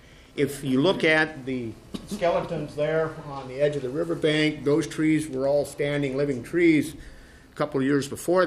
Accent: Minnesota, United States; I'm from Renville County, which is about 85 miles straight west of here on Highway 212.

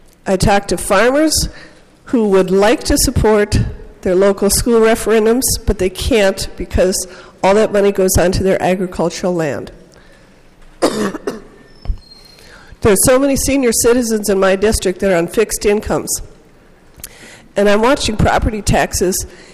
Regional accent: Minnesota, United States; I grew up in Minnesota when we did have a much higher tax rate.

